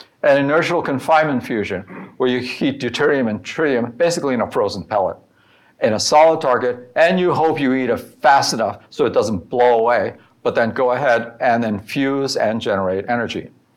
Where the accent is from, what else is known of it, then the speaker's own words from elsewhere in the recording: New Jersey, United States; And I'm from New Jersey, as my colleague is